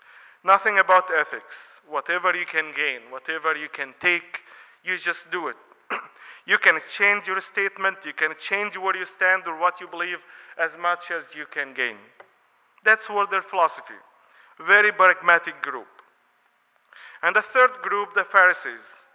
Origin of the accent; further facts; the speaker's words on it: Egypt; I'm from Egypt. 95% of my life, I lived under Mubarak regime.